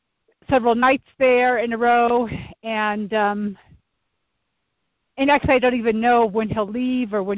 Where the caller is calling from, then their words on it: Colorado, United States; from Colorado.